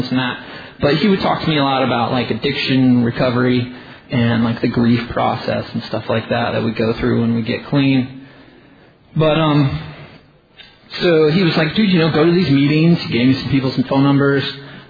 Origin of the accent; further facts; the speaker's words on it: Hawaii, United States; So I'm from Hawaii, and I got clean here in Hawaii. I moved here actually when I was 9 years old.